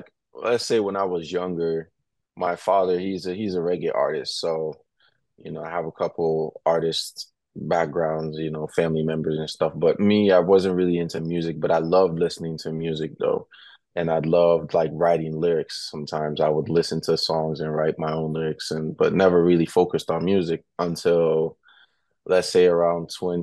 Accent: Sierra Leone; I'm from Sierra Leone, West Africa.

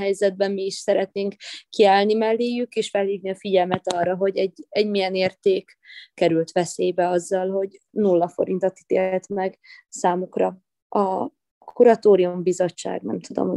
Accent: Subotica, Vojvodina, Serbia; amint már említettem, hogy szabadkai vagyok, a határon túliak is lehetőséget kaptak arra, hogy megmutatkozzanak.

